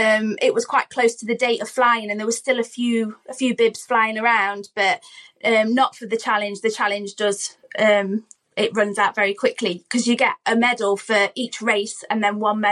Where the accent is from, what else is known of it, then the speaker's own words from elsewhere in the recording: Nottingham, East Midlands, United Kingdom; Like, I'm from Nottingham, and I got to have a picture with Robin Hood.